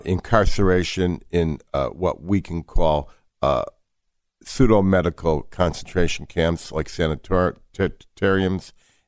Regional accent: Chicago, Illinois, United States; When I was growing up in Chicago, the the consensus of medical wisdom for spina bifida was to allow the baby

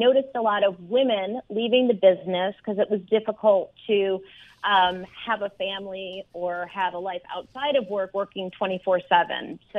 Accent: Chicago, Illinois, United States; born or raised there

